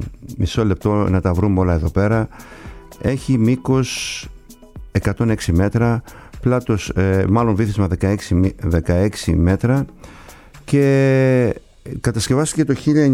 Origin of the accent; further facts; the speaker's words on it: Kasos, South Aegean, Greece; από την Κάσο, το νησί μου.